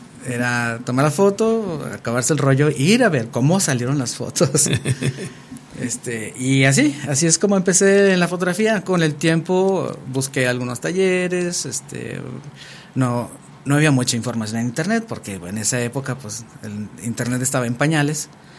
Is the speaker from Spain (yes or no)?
no; Sinaloa, Mexico; nosotros venimos del norte de Sinaloa, y en el norte de Sinaloa mi abuela tenía una hacienda.